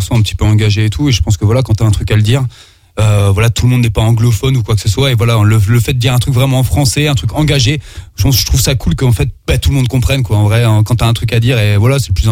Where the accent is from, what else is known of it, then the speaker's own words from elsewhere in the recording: France; on est français et je pense qu'on a des choses à dire